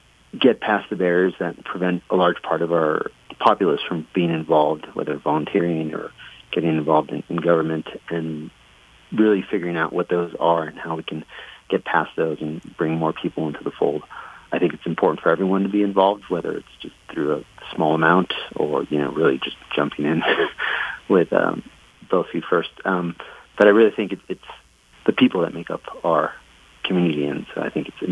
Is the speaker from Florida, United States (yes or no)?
yes; Miami, Florida, United States; also born or lived in Peru; now in Carbondale, United States; I am a Florida native, born and raised in Miami and some years in Peru, and moved to the Valley about 8 years ago and settled down and put down roots in Carbondale about 2 years ago.